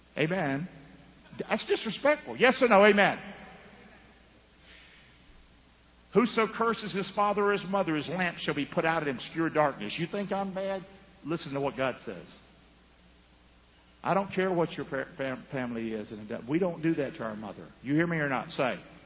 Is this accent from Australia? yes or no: no; Rockingham, North Carolina, United States; I grew up in Rockingham. We hardly had a television.